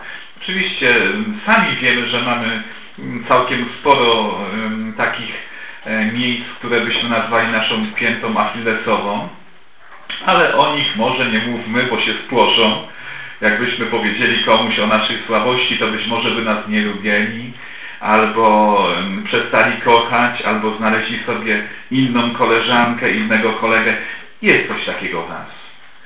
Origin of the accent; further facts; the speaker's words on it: Opole Voivodeship, Poland; pochodzę z małej wioski na Opolszczyźnie, no i co im to powie, nie?